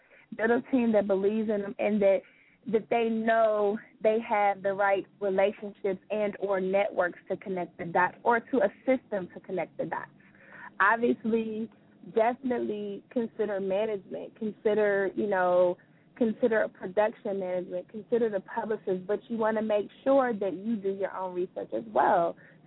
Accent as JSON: {"language": "English", "town": "Columbus", "region": "Ohio", "country": "United States", "said": "I'm from Columbus, Ohio."}